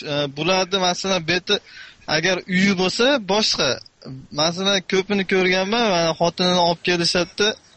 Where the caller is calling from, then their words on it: Ufa, Bashkortostan, Russia; Men Rossiyadan. Ufa shahridan.